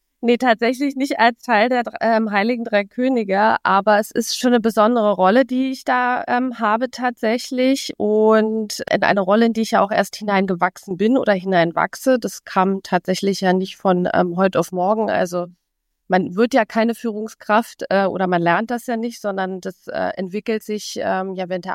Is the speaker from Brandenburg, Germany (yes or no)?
yes; Frankfurt, Brandenburg, Germany; Ich bin aufgewachsen und groß geworden in Frankfurt-Oder. Das ist ja gleich um die Ecke von Berlin.